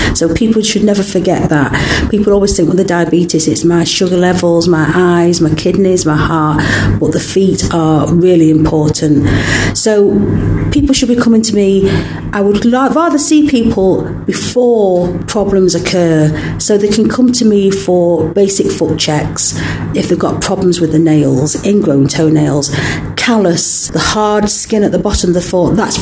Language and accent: English; England, United Kingdom; moved away as an adult; now in Barbados; you can tell I'm English. I've moved to Barbados 4 months ago. I trained in the UK at the University of Salford in podiatry, and recently I'm qualified. Come to Barbados, why? Because my parents are from here.